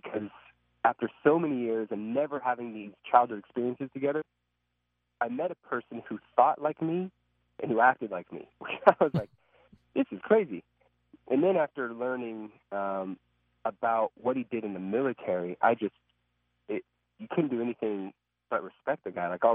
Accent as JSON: {"language": "English", "town": "La Pine", "region": "Oregon", "country": "United States", "tie": "born or raised there", "also_born_or_lived": "Bend", "said": "I grew up in Bend my later youth years. My younger youth years, I grew up in La Pine, which is about 30 minutes south, which is a little bit even more remote. A small town of about 2,000"}